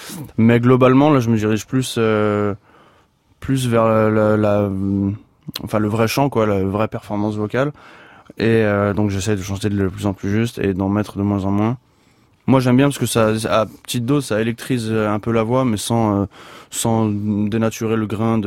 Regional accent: Saint-Étienne, Auvergne-Rhône-Alpes, France; born there; Et de l'autre côté de ma mère, français, polonais, italien, c'est un peu tout mélangé. Je suis né à Saint-Étienne, comme tout le reste de ma famille, depuis, je pense, trois générations.

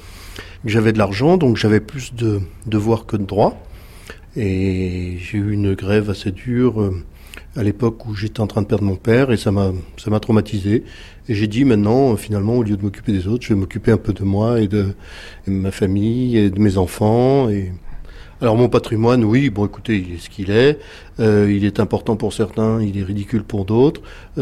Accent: France; now in Switzerland; J'ai quitté la France, un pays que j'aime beaucoup. Et je suis très bien en Suisse. Je suis en train de prendre la double nationalité.

